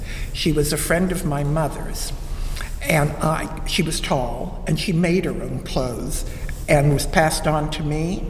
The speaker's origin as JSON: {"language": "English", "town": "Grafton", "region": "Pennsylvania", "country": "United States", "tie": "born or raised there", "said": "I was born in Grafton, PA, which is a suburb of Blacklick, PA, which is near Indiana, PA. But Grafton doesn't exist anymore."}